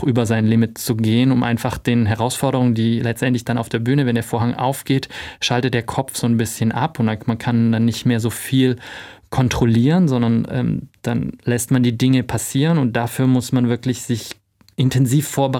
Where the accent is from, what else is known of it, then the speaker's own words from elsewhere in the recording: Stuttgart, Baden-Württemberg, Germany; Ich bin aufgewachsen hier in Stuttgart und war schon, seit ich 5 Jahre alt bin, regelmäßig im Ballett als Zuschauer